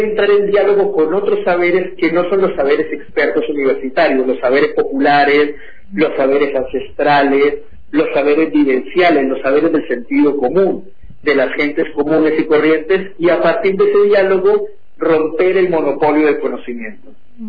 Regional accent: Colombia; now in Argentina; Yo vivía en una ciudad pequeña al sur de Bogotá, yo soy de Colombia, hacía mi práctica profesional en la universidad, yo soy licenciado en psicología

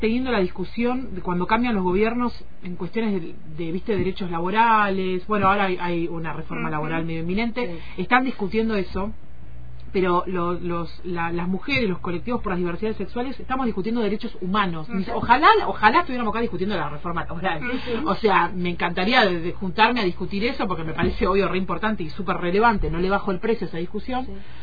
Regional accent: Buenos Aires Province, Argentina; now in Buenos Aires, Argentina; Yo particularmente, que soy de Buenos Aires, soy del conurbano bonaerense, pero vivo en la capital federal.

